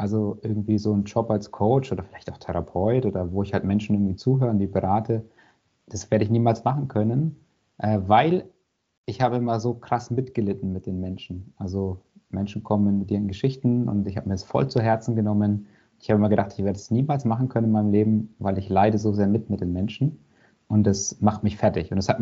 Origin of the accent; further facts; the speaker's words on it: Fürth, Bavaria, Germany; accent: rolled R; now in Speyer, Germany; Ich bin gebürtiger Fürther. Also ich komme aus Mittelfranken. Das werdet ihr hören, wenn mein R immer rollt.